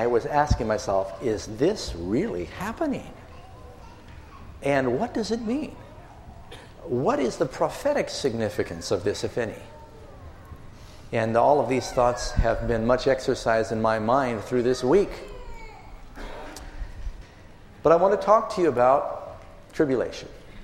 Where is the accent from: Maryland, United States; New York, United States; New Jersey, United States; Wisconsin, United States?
New York, United States; New York City; also born or lived in California; I grew up in New York City. I was born in California, but I still have dual citizenship, if you don't mind.